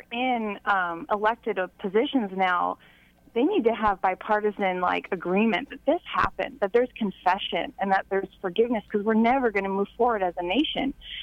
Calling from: Kansas City, Missouri, United States; I'm from South Kansas City.

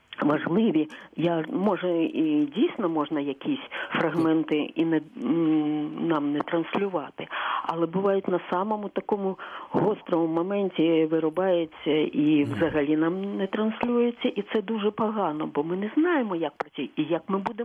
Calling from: Kyiv, Ukraine

